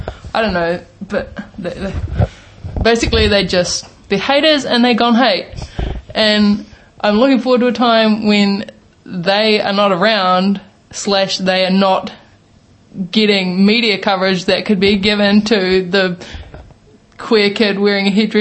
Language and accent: English; New Zealand; There's this mindset of growing up in New Zealand. We're so far from removed from everything that we just don't click into the way things are everywhere else, I reckon.